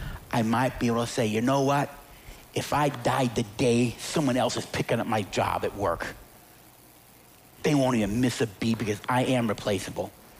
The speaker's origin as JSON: {"language": "English", "country": "United States", "said": "Very sad, because I'm an American. I love this country and what it has stood for."}